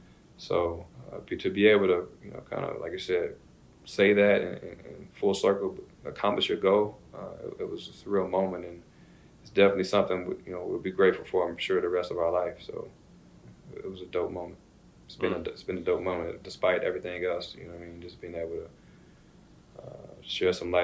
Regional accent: Louisville, Kentucky, United States; I'm from Kentucky, so I didn't watch basketball growing up.

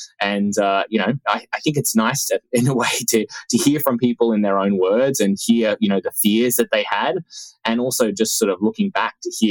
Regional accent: Australia; my home country of Australia.

